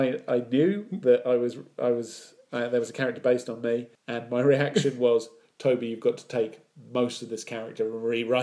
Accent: Wales, United Kingdom; To me, because I'm Welsh, but I don't sound Welsh.

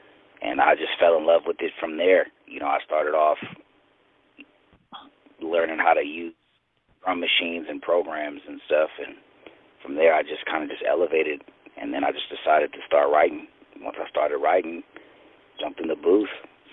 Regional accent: Marin City, California, United States; also born or lived in Richmond, California; I'm originally from Marin City, but I spent a lot of time in Richmond, California, too. So I went to high school out there.

